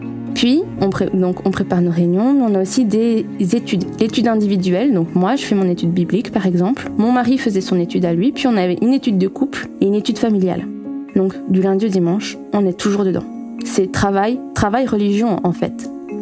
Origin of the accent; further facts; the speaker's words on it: Belgium; j'ai 24 ans, je suis mariée et j'ai un bébé de 2 ans, une petite fille maintenant. Je suis belge et je pense que vous l'entendrez à mon accent.